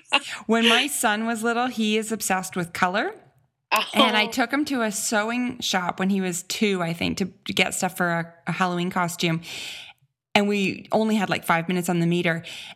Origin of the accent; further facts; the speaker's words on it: Canada; I'm Canadian, though.